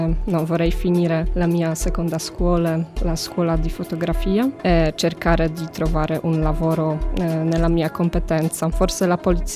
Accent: Gdańsk, Pomeranian Voivodeship, Poland; Italian is a second language; now in Cagliari, Italy; Vengo dalla Polonia, da una grande città sul mare, Danzica.

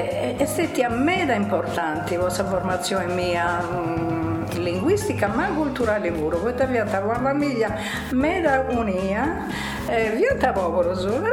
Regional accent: Sardinia, Italy; born there; Io sono nata a Stampagi

